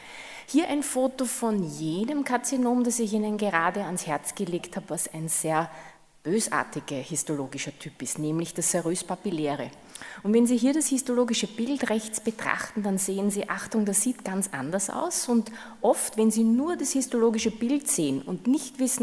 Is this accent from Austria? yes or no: yes; Austria; dieses Östrogen-Only bei Patienten mit Uterus ist bei uns in Österreich schon seit vielen, vielen Jahren verlassen worden